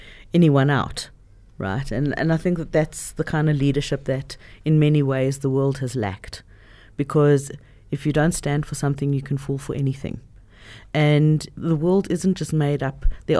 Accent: South Africa; as a South African, there's two elements.

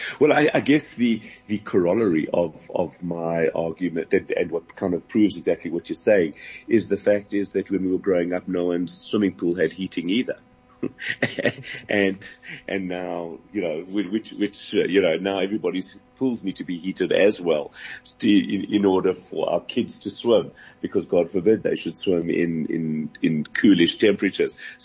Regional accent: Johannesburg, Gauteng, South Africa; when we were kids growing up in Johannesburg

